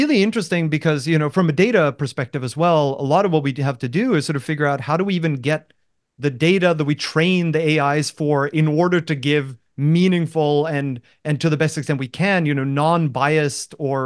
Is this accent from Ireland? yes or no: no; Norway; also born or lived in Australia / London / Boston; Norway and I am currently in Norway, but that's not been true for most of the period of time in between. So I grew up in Norway, and then I did my bachelor's degree in Australia near Brisbane. Then I moved to London to do my master's degree. Then I moved to Boston to do my PhD. And then I moved to Los Angeles